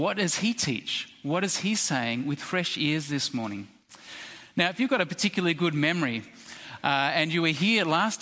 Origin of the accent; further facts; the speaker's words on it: Australia; Second reason, a very simple reason, is that we're Australian. Australians, we don't like authority.